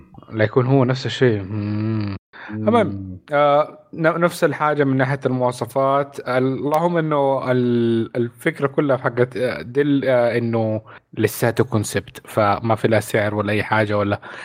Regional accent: Hejaz, Saudi Arabia; نحن من الحجاز

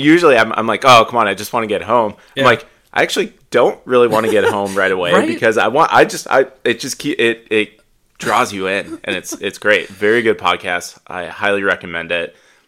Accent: Illinois, United States; I mean, I grew up near Chicago. I love Chicago as a city.

